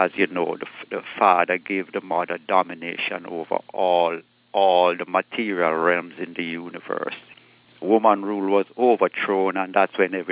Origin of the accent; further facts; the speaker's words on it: Summerhill, Jamaica; I grew up in Jamaica, in the country.